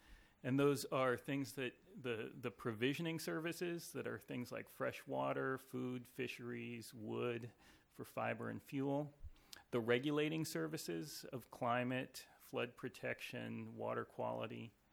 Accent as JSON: {"language": "English", "region": "Washington", "country": "United States", "tie": "born or raised there", "lives_now": "San Francisco, United States", "said": "I grew up in Washington State and went to graduate school at the University of Florida, and eventually ended up here in the San Francisco Bay region, and I've been here for about 10 years now."}